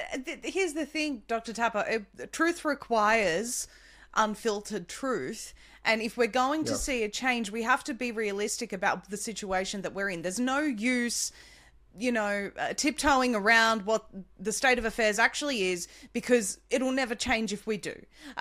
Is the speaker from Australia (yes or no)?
yes; Australia; and I'm from Australia